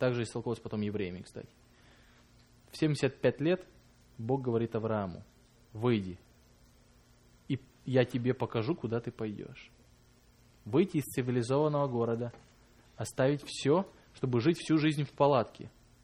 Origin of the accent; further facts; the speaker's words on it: Izmail, Odesa Oblast, Ukraine; Я из Измаила сам